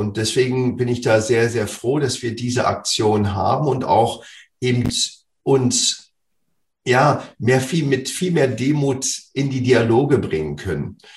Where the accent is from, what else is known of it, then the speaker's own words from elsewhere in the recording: Berlin, Germany; für mich als Berliner Junge, ich bin aufgewachsen in dem Fußballverein Meteor 06.